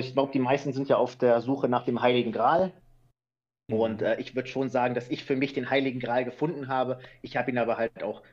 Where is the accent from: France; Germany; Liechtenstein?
Germany; Ratzeburg, Schleswig-Holstein; born there; Ich komme gebürtig aus Norddeutschland, aus Ratzeburg, einer kleinen Stadt.